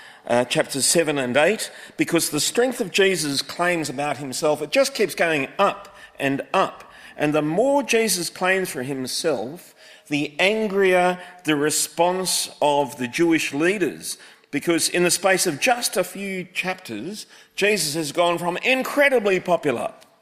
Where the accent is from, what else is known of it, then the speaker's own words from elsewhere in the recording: Gladesville, New South Wales, Australia; I'm from Gladesville, 18 minutes that way on a Sunday.